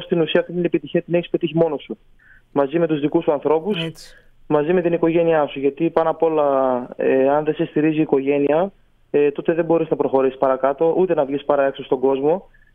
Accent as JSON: {"language": "Greek", "town": "Alexandroupoli", "region": "Eastern Macedonia and Thrace", "country": "Greece", "tie": "born or raised there", "said": "βρίσκομαι και κατάγομαι από την Αλεξανδρούπολη, που είναι μια πάρα πολύ κλειστή κοινωνία"}